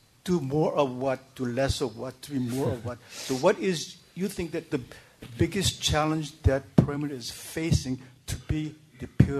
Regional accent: South Korea; English is a second language; I am from Korea, and a number of theological students come to Atlanta as a field trip as a senior.

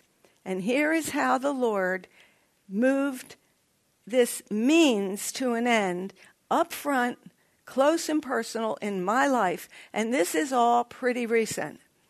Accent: Philadelphia, Pennsylvania, United States; also born or lived in Baltimore; I'm from Philadelphia and lived in Baltimore. We say water.

